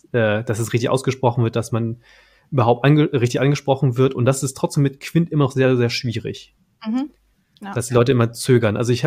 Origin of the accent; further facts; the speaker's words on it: Hamburg, Germany; Aus Hamburg.